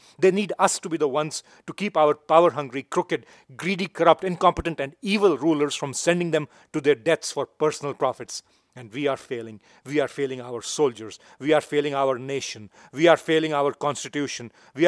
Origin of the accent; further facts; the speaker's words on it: Pakistan; Growing up in Pakistan